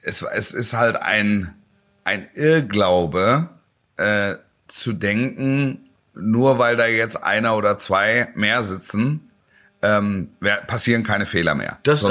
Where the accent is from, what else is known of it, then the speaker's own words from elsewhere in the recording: Dortmund, North Rhine-Westphalia, Germany; aber ich als Dortmunder würde auch die Pusteln kriegen